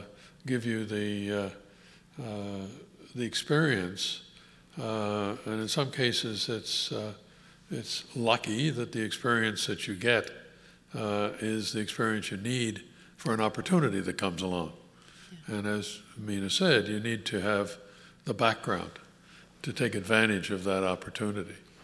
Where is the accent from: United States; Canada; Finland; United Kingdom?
Canada; and as a Canadian, I didn't feel that comfortable with that. So I came back to Canada.